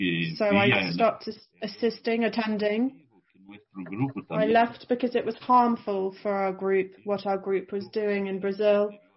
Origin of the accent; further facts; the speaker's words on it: France; born there; first language Portuguese; English is a second language; I speak English a little bit of French because I was born in sometime in France during my exile. Obviously, Portuguese because that's my mother language.